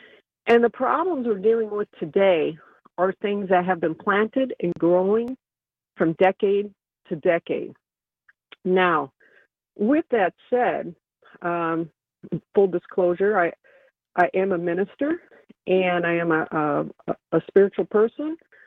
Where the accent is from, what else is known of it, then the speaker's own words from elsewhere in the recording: North Dakota, United States; Yeah, I grew up in North Dakota.